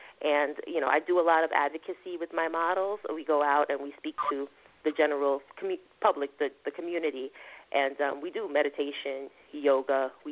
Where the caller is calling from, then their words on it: New York City, New York, United States; I'm calling from Brooklyn